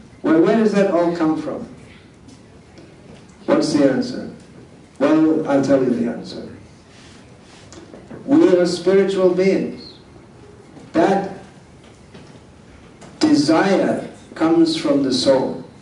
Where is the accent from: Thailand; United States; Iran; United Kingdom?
United Kingdom; England; I'm from England.